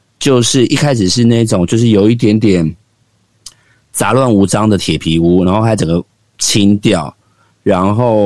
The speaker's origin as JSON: {"language": "Chinese", "town": "Xinzhuang", "region": "New Taipei", "country": "Taiwan", "tie": "born or raised there", "said": "然后因为自己从小就在地新庄人，然后你会发现就是自己生活，就是自己还在原本这个家，但生活周遭已经产生了变化。"}